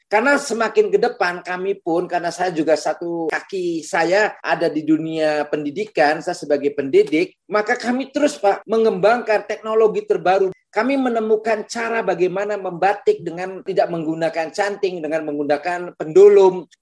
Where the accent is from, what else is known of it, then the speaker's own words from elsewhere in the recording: Cirebon, West Java, Indonesia; Saya lahir dibesarkan di Cirebon.